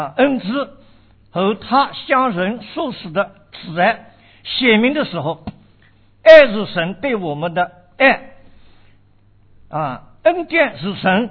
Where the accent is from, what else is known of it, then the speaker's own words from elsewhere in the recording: Zhejiang, China; born there; 我生在呢浙江省的一个农村